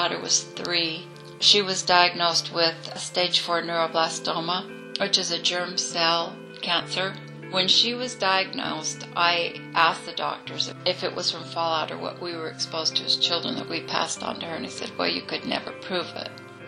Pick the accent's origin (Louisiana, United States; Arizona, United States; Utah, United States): Utah, United States; Cedar City; I was born and raised in Cedar City.